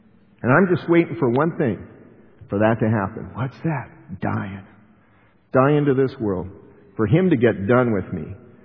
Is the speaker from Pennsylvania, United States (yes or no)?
no; Littleton, Colorado, United States; I was raised in Littleton, Colorado, which had the Columbine shooting